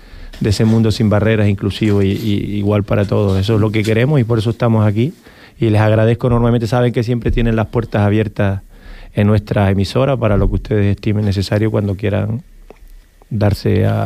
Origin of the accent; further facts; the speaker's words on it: Canary Islands, Spain; somos canarios de un majo